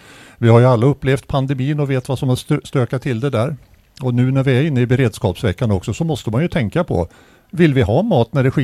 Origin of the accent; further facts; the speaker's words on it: Västerås, Västmanland County, Sweden; Vi kommer från Västerås, Michel och jag.